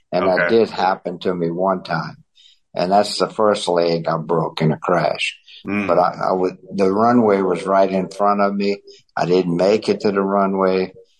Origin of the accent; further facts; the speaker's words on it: New Orleans, Louisiana, United States; I grew up in New Orleans area, west bank of the river, yeah.